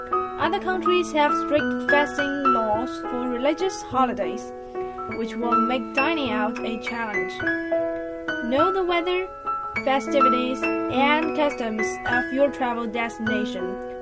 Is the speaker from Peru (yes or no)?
no; Hangzhou, Zhejiang, China; Well, I guess it must be Hangzhou because it's my hometown. Hangzhou once was applauded as the most splendid and luxurious city in the world by Marco Polo